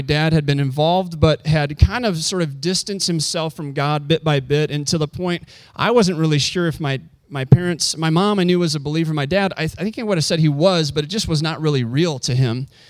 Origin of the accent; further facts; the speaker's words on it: Illinois, United States; back in Illinois, Franciscan Hospital, close to my hometown